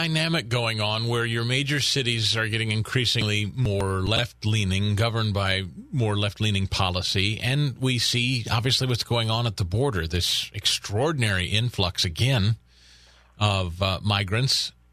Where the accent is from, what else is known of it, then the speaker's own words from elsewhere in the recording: Missouri, United States; versus your Texas, or as I mentioned, my home state of Missouri or Florida.